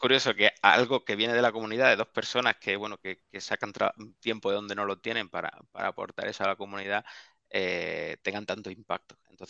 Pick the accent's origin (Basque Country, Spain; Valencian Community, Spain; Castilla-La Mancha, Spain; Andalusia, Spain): Andalusia, Spain; Seville; moved away as an adult; now in Madrid, Spain; yo soy de Sevilla, llevo viviendo en Madrid también, no sé, 12, 13 años, como mucho hemos tenido que emigrar por temas laborales.